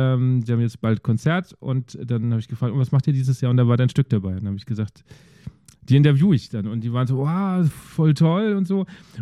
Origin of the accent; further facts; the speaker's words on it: Bavaria, Germany; now in Mainz, Germany; ich wohne ja in Mainz. Und ich komme aber eigentlich aus Bayern